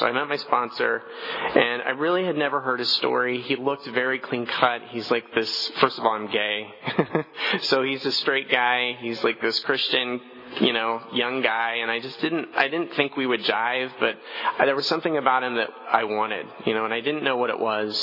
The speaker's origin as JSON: {"language": "English", "town": "Los Angeles", "region": "California", "country": "United States", "tie": "born or raised there", "also_born_or_lived": "Tulare", "said": "I went to high school in Tulare, but I grew up in Los Angeles, and I moved here"}